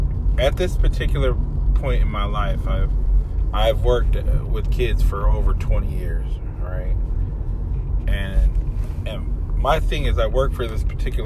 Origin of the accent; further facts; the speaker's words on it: Salinas, California, United States; also born or lived in Germany / Atlanta / Fort Ord; I was born in Germany, moved to Atlanta. Atlanta was just an amazing place. But after that, I moved to Salinas, and I lived with my cousin for a little bit until we moved to Fort Ord.